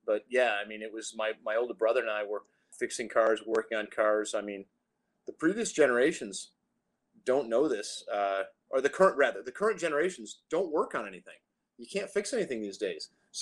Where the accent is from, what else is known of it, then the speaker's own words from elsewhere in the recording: Puerto Rico; My brother and I grew up in Puerto Rico, and we built go-karts and ran them down the street, right at the base of a highway.